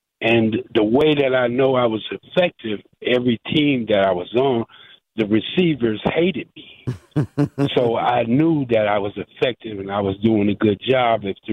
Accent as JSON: {"language": "English", "region": "Wisconsin", "country": "United States", "tie": "born or raised there", "said": "I grew up in Wisconsin. So how did I gravitate to this guy?"}